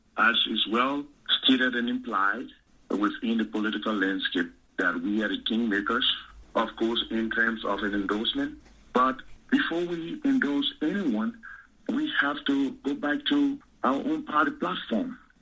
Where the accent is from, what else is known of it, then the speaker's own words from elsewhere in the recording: Maryland County, Liberia; Well, first, I'm from Maryland County, okay?